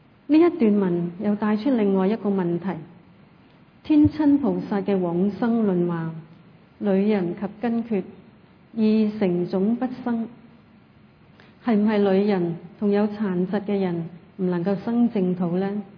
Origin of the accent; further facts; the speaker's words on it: Hong Kong; 我们香港人印象最深刻的应该是几个月前的沙疫症